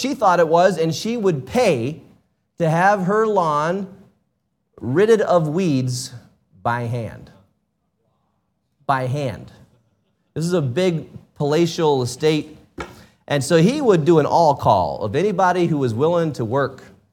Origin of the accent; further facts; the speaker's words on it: Racine, Wisconsin, United States; also born or lived in Southern US; Of course, we grew up in Racine, Wisconsin, so I'm a sort of Wisconsinite. I'm born in the South, but raised in the North, so does that count?